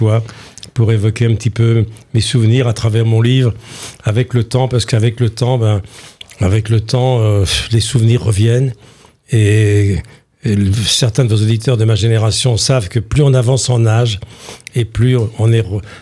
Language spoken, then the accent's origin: French; Vire, Normandy, France; Quand je suis arrivé, parce que je venais de Carpiquet, quand je suis arrivé à Vire, première émotion, évidemment, la route de Vire, le stade Pierre-Comte, enfin, mon enfance m'est apparue